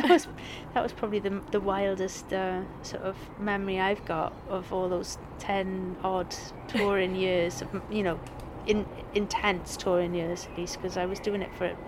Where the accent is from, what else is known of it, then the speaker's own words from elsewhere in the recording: Wales, United Kingdom; I'm, you know, born and bred in Wales. You know, there's no hiding away from the accent and stuff. But I'm from South Wales. I'm a South Wales mongrel.